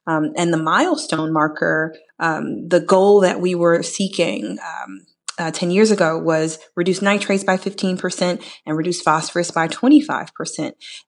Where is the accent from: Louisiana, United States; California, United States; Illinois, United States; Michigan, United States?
Illinois, United States; Chicago; So, Todd, I'm actually from the city of Chicago, born and raised, but I do work across the state in my role at Sierra Club Illinois chapter.